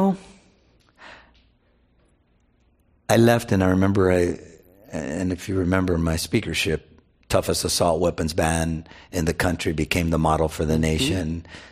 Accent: United States; I speak as an American who loves my country.

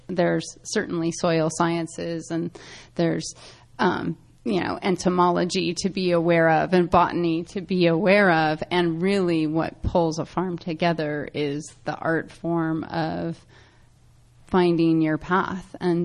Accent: Midwest, United States; We are all from suburban-ish bedroom communities. Kirsten's from the East Coast. I'm from the Midwest, and Daryl's from the West Coast.

